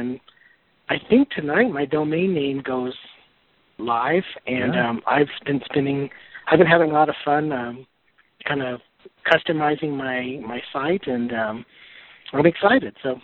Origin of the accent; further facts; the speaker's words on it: Denver, Colorado, United States; I'm from Denver, Ian.